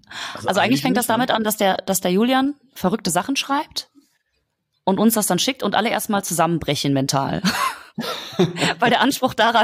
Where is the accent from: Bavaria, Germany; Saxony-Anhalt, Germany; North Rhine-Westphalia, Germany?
North Rhine-Westphalia, Germany; Düsseldorf; Ja, ich komme aus Düsseldorf, genau. Ja, gebürtig.